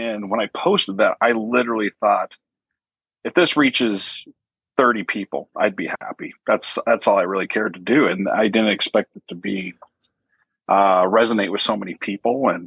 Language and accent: English; Washington, United States; born there; I was born in Washington State. My father was a young kid in the Army. So over by Fort Lewis, Washington. My family was from the Tri-Cities, Washington, which is southeast in the state.